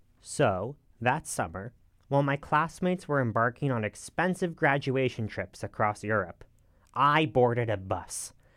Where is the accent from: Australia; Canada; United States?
Canada; Toronto, Ontario; Growing up in Toronto, I had an insecurity that most Americans don't even consider. Je ne peux pas parler français. I can't speak French.